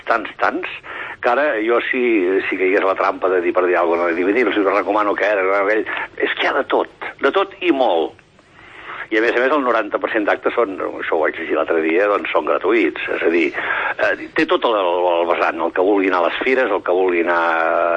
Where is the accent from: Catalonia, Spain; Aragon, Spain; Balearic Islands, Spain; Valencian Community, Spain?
Catalonia, Spain; Figueres; now in Girona, Spain; mai he oblidat Figueres, que a mi m'encanta Figueres, soc